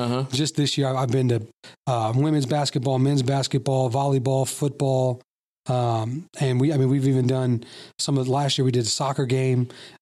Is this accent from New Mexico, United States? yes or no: no; Indiana, United States; growing up in Northwest Indiana, the biggest college football you had was Notre Dame